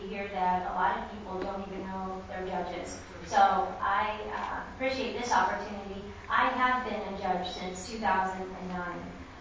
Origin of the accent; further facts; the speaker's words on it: Edinburg, Illinois, United States; I grew up in Edinburgh, a very small town outside of Springfield, a town of 1,200. I was the first in my family to go beyond high school as well.